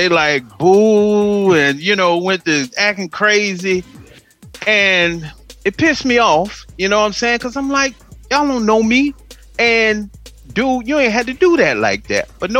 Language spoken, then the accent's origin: English; Miami, Florida, United States; they didn't know I was from Miami, okay?